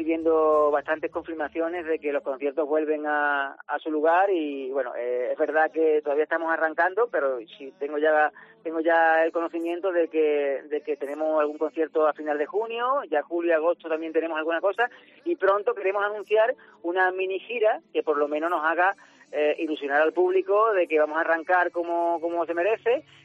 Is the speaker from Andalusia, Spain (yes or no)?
yes; Málaga, Andalusia, Spain; siempre intento recomendarle a la gente que visite mi tierra, porque, bueno, tanto en la costa como en la sierra tenemos los mejores manjares